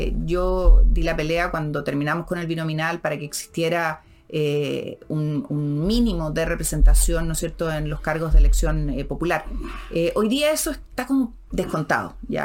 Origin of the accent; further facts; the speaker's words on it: Concepción, Biobío, Chile; Y lo digo como mujer de región. Yo nací, crecí, estudié en Concepción. Soy una hija de una profesora y de un abogado que eran los primeros profesionales en su familia.